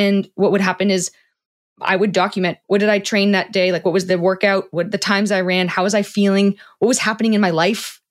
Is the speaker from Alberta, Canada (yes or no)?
no; Toronto, Ontario, Canada; now in Seattle, United States; I'm based in Seattle, Washington, though I'm from Toronto, Canada.